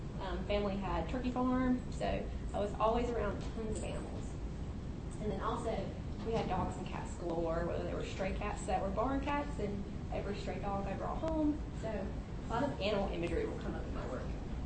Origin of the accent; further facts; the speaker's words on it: North Carolina, United States; So I grew up in North Carolina. We grew up in a rural area on a farm.